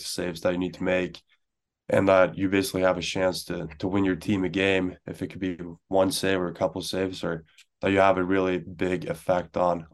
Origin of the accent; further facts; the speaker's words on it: Stockholm, Stockholm County, Sweden; I grew up in Stockholm, just